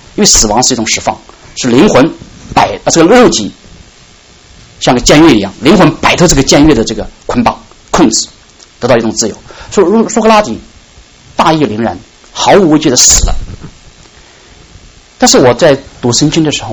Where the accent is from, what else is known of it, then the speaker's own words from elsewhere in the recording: China; 我们中国人说不大容易理解，我们都是中国来的